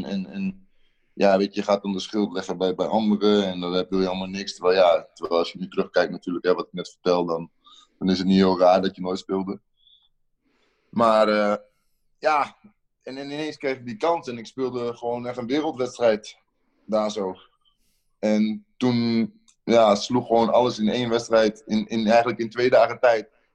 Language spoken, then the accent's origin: Dutch; Overijssel, Netherlands; ik kom uit de buurt van Zwolle.